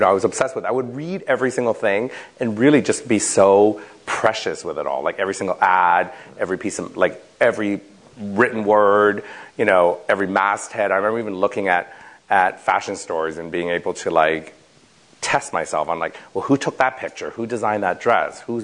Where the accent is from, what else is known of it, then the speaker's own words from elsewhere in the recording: Canada; now in New York, United States; because being Canadian, I couldn't really work in the States.